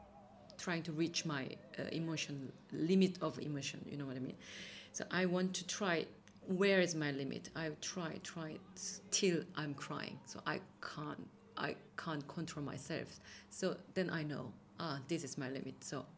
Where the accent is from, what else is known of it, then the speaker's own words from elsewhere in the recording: South Korea; Even I'm from South Korea, so it's not that far